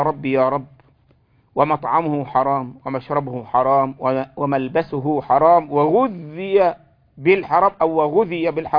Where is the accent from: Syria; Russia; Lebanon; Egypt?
Egypt